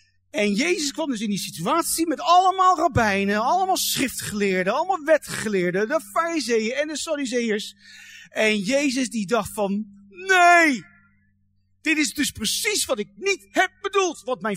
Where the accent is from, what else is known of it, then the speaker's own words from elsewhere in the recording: Netherlands; Ja, wij zijn Nederlander, ja, als je een boer bent of zo, dan snap je dat.